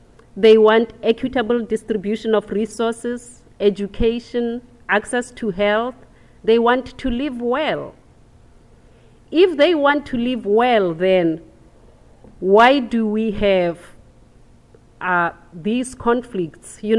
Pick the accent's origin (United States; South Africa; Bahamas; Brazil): South Africa; it was really very nice because I'm from South Africa and I have connections.